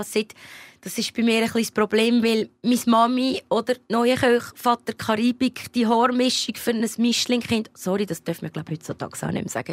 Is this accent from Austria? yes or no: no; Lucerne, Switzerland; in dem Quartier oder dort in Luzern, wo ich aufgewachsen bin